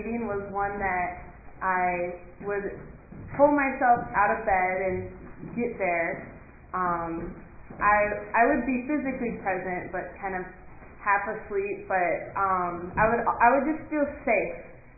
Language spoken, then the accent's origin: English; Anaheim, California, United States; born there; So I'm 26 years old, and I was born in Anaheim, California.